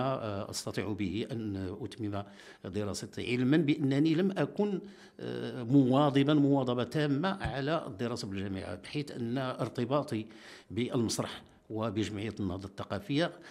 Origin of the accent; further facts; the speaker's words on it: Khemisset, Rabat-Salé-Kénitra, Morocco; born there; أنا من مواليد مدينة الخميسات، زددت في يوم 11 من شهر دوجنبير سنة 1956